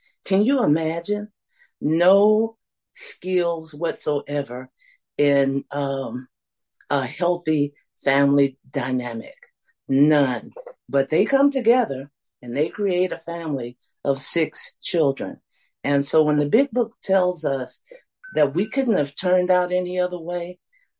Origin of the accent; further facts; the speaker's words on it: Bessemer, Alabama, United States; born there; now in Birmingham, United States; But I was born in Bessemer, Alabama. And you may say, where the is Bessemer, Alabama? Well, it is southwest of Birmingham. And actually, I'm in Birmingham right now.